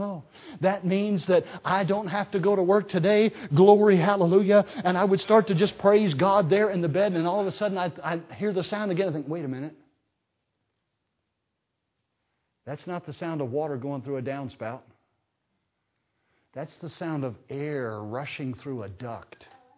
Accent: South Carolina, United States; I remember when I was a boy, I grew up in South Carolina, upstate South Carolina, and we never had central air conditioning in our home when I was a boy.

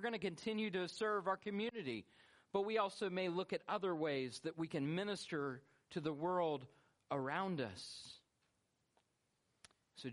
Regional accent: Atlanta, Georgia, United States; You see, I grew up in Atlanta, and I have an affinity for Coke and Coke only.

